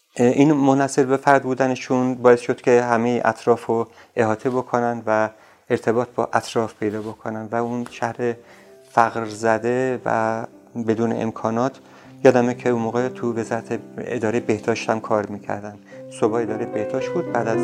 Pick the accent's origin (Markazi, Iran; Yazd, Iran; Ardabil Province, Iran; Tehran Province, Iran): Ardabil Province, Iran; Ardabil; سرمای بسیار بسیار شدید اردبیل یادمه، برفایی که برای ما گاهی خوشایند بود گاهی بسیار ناراحت کننده بود.